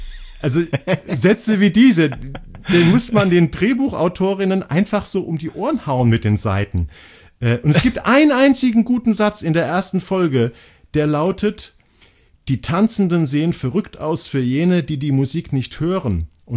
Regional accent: Hesse, Germany; Ich komme aus Hessen.

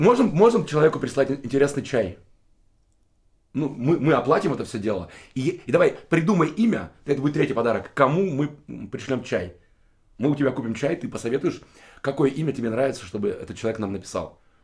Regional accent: Siberia, Russia; Возможно, мы, сибиряки, не самые лучшие люди на планете, но мы подготовлены совершенно на 100% к тому, чтобы со всеми быть на равных

